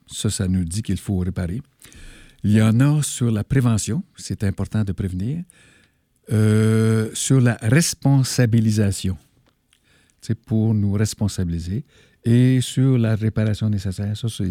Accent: Quebec, Canada; parce que moi, je viens de l'Abitibi, là, que Rouyn-Noranda, ça pollue énormément d'arsenic

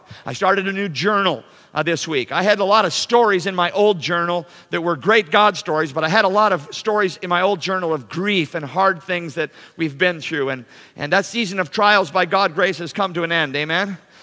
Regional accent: Canada; And I'm from Canada, okay? No allegiance to those things.

